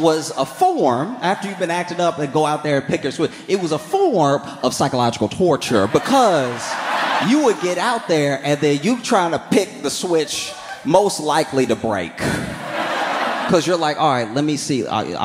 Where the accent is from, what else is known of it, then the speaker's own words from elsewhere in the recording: the South, United States; because I grew up in the South with black grandma.